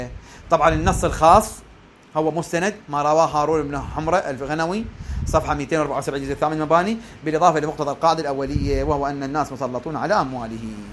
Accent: Hilla, Babil, Iraq; حتى عندنا بالحلة مركز الحلة ايضا عندنا بعض الدرابين تكون مشتركة

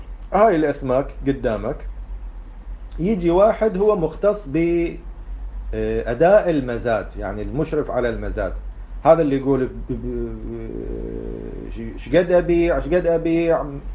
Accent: Basra, Basra Governorate, Iraq; يعني تدري الفاو يعني هنا عندنا بالبصرة أقصى الجنوب على الخليج العربي

